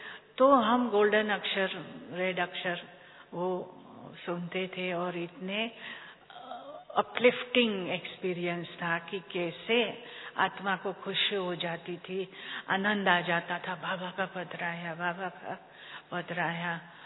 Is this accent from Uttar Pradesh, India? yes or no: no; Mumbai, Maharashtra, India; हम मुंबई से हैं